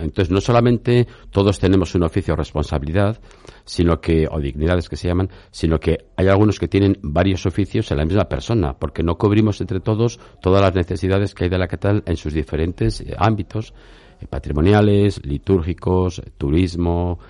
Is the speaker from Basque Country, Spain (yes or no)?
no; Burgos, Castile and León, Spain; also born or lived in Peru; Soy natural de Burgos, tengo 59 años. Llevo 33 de sacerdote.